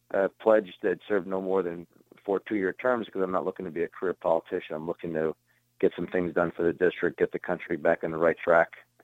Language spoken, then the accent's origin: English; Bronx, New York, United States; I'm a father of three. I can relate. I grew up working class in the Bronx.